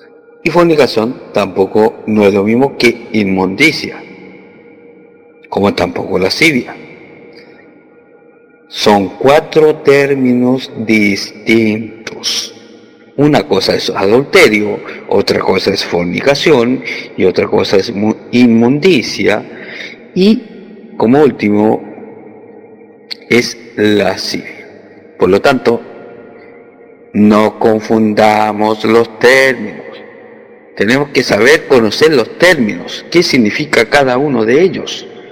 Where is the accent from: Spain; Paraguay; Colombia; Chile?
Chile; de Chile.